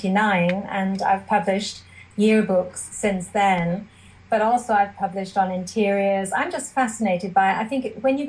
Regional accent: Scotland, United Kingdom; Well, I grew up in the Scottish Borders in a house that had no antiques or art at all.

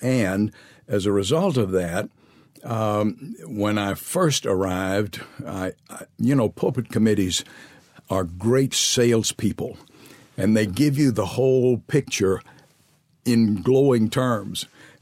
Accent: Mobile, Alabama, United States; also born or lived in Monroeville, Alabama / New Orleans, Louisiana; I was born in Monroeville, Alabama, and then he moved to New Orleans, Louisiana at First Presbyterian there for a number of years in my early childhood. Yeah. And then he moved to Mobile, Alabama

